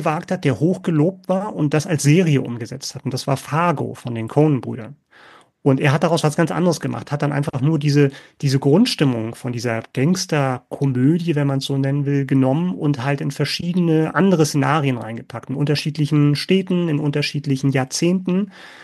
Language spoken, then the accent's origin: German; Berlin, Germany; in dem kleinen Programmkino bei mir um die Ecke, wo ich aufgewachsen bin in Berlin.